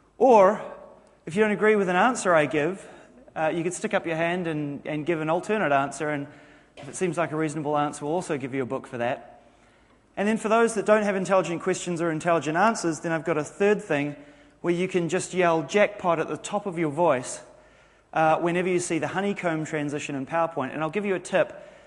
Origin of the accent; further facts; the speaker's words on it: New Zealand; I'm a senior technical product manager with Microsoft on the SharePoint team from Redmond. And as you can probably tell, I'm a Kiwi